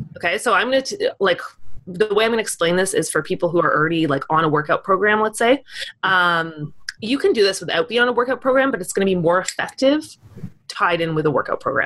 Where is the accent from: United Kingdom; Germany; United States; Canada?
United Kingdom; No. You're not like I'm British. I've eaten one.